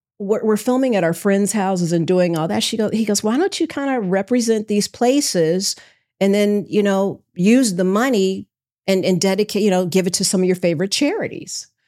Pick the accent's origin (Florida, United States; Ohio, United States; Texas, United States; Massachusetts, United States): Ohio, United States; Cincinnati; because I grew up in Cincinnati, I knew, you know, downtown Cincinnati really well.